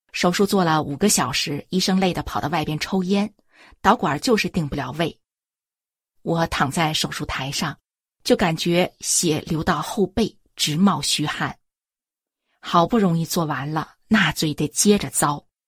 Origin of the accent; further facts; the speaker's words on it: Shenyang, Liaoning, China; also born or lived in Beijing; 我出生在北京，当年就住在西单的辟财胡同。1958年随父母搬到辽宁沈阳。